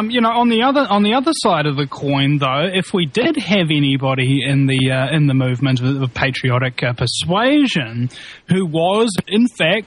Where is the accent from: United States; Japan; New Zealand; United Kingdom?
New Zealand; as a New Zealander, I don't kind of, I don't draw any flack from American patriots, but I do draw flack from Kiwi patriots